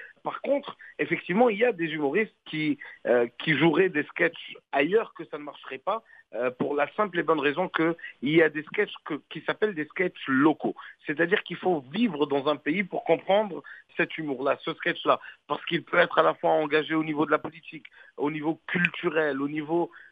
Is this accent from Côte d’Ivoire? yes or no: yes; Côte d’Ivoire; also born or lived in Morocco; on est des Ivoiriens marocains, et quand on est au Maroc, la Côte d'Ivoire nous manque énormément, et quand on est en Côte d'Ivoire, le Maroc nous manque énormément.